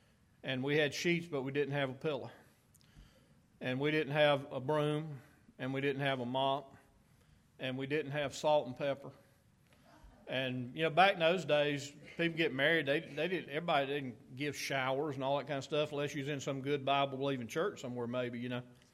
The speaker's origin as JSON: {"language": "English", "town": "Rock Hill", "region": "South Carolina", "country": "United States", "tie": "born or raised there", "said": "we grew up in Rock Hill. If you wanted to rent a house, you went over, you talked to whoever owned it, and you'd move"}